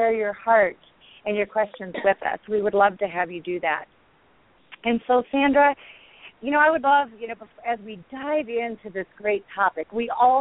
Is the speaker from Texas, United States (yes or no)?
no; Minnesota, United States; And, you know, being a sister city to Kansas up in Minnesota where I grew up, it was a big deal.